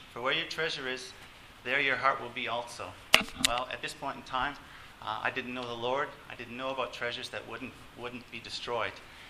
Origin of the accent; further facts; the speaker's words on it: Canada; even though I'm Canadian, I'd only been on skis 5 times in my life